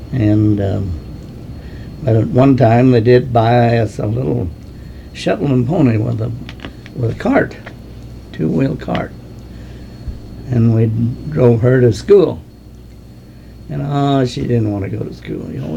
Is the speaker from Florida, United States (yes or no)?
no; Ingalls, Kansas, United States; born there; I was born in Southwest Ingalls, 6 miles, in 1921.